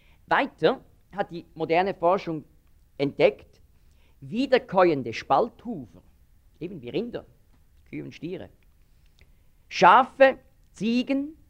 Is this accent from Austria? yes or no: no; Switzerland; Das ist ein Tier, sieht so ähnlich aus wie ein Murmeltier bei uns in der Schweiz.